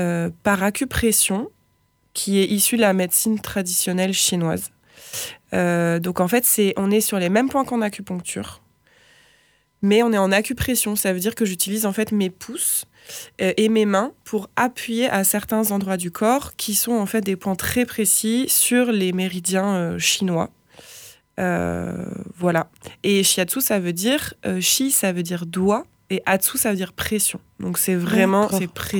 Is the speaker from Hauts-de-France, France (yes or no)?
yes; Lille, Hauts-de-France, France; je suis praticienne de shiatsu depuis 3 ans. Je viens de Lille à la base et ça fait 6 ans que je suis arrivée en Aveyron.